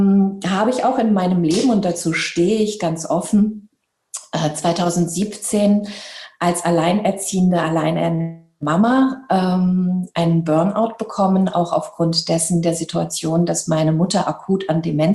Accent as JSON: {"language": "German", "town": "Hanau", "region": "Hesse", "country": "Germany", "tie": "born or raised there", "also_born_or_lived": "Libya", "said": "Wir sind damals halt eben auch geflüchtet und ich habe dann meine Jugend und eben auch mein Abitur in Hanau gemacht, in Hessen"}